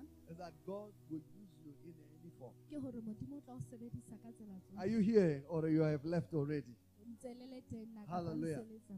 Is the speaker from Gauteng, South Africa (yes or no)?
yes; Pretoria, Gauteng, South Africa; I come from Pretoria.